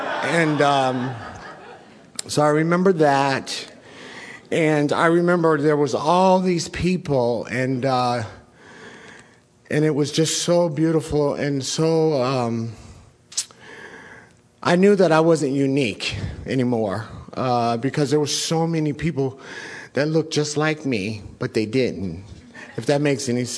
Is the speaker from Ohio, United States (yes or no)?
yes; Dayton, Ohio, United States; born there; So I was born in Dayton, Ohio. I'm biracial.